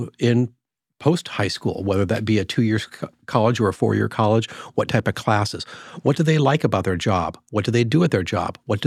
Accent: Midwest, United States; You know, I grew up in the Midwest, and I was infatuated with the marine biology.

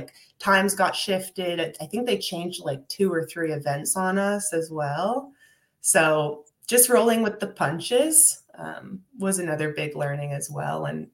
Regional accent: Canada; Like, okay, we're Canadian.

